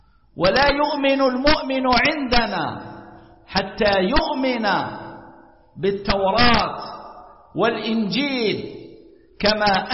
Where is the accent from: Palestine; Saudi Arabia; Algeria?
Algeria; احنا عندنا في الجزائر